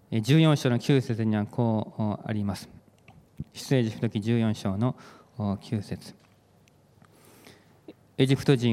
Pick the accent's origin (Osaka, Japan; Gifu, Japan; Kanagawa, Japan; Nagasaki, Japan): Kanagawa, Japan; Yokosuka; now in Ibaraki, Japan; 私の実家は横須賀にあります。三浦半島の山と海に囲まれた環境で小さい頃から育ってきました。山があってトンネルがあって海があって潮の香りがして、そんな環境でしたので、5年前にこちらの茨城に来てです